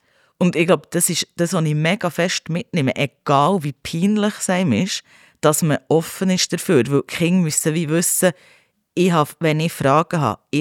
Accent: Ticino, Switzerland; Also bei uns im Tessin hat es ja Esel.

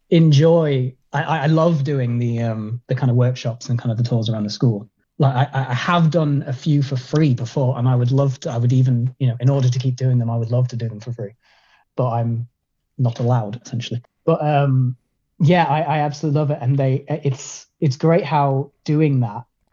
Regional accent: Isle of Man; Well, I'm from the Isle of Man.

